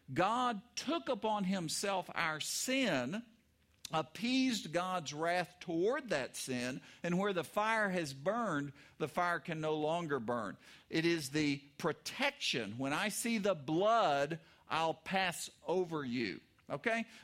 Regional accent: Oklahoma, United States; I grew up in Oklahoma. Oklahoma's prairie. It's miles and miles of miles and miles.

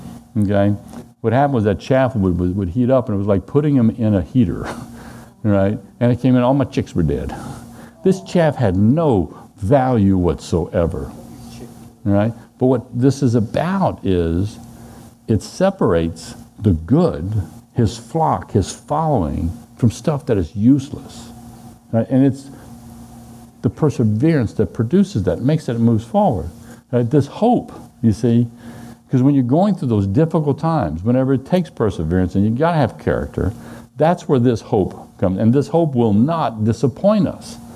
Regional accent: Louisiana, United States; Because I grew up in South Louisiana in rice fields and soybean fields.

